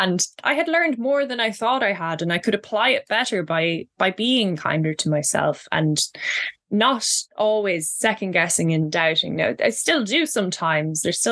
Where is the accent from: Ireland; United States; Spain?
Ireland; Midlands; accent: Midlands country accent; You know, when I first went to college, I was made fun of for my you know, Midlands country accent. And this is the accent I use when I'm talking to people not from Ireland